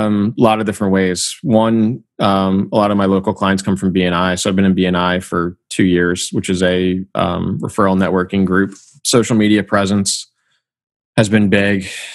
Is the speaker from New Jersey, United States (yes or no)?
yes; New Jersey, United States; She's from Atlanta. I'm from New Jersey. She was a year behind me in school.